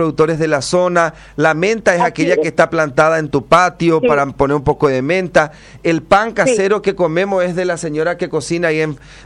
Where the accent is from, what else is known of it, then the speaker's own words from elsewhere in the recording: Paraguay; como paraguayo